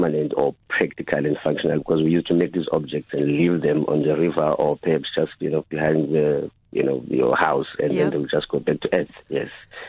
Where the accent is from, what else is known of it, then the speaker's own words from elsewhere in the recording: Ngobozana, Eastern Cape, South Africa; So I am from the Eastern Cape in a small village called Ngobozana. It's a small town called Kiskamang or Kobekobo. So that's where I grew up and that's where I come from.